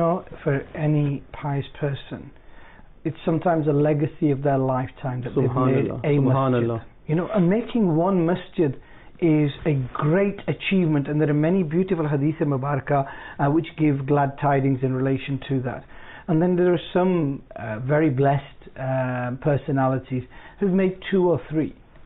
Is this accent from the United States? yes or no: no; Bolton, North West England, United Kingdom; And I can say that with confidence because I'm from Bolton.